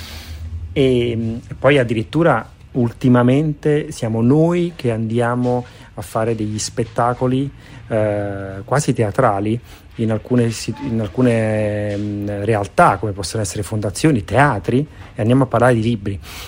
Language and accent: Italian; Naples, Campania, Italy; Io sono napoletano.